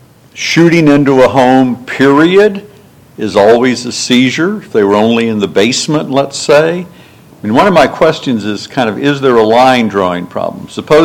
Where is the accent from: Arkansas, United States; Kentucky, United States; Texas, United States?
Kentucky, United States; Louisville; I'm from Louisville